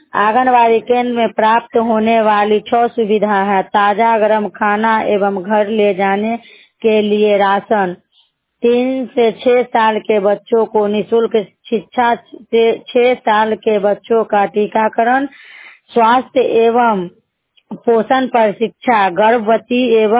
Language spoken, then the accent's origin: Hindi; Tajpur, India; ताजपुर के रहने वाली हूँ।